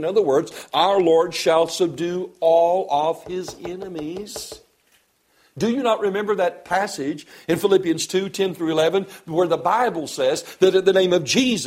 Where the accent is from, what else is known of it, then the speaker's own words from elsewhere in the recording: the South, United States; Why, I'm a Southerner. If I hear America is playing Russia, I want America to win. What? I'm an American.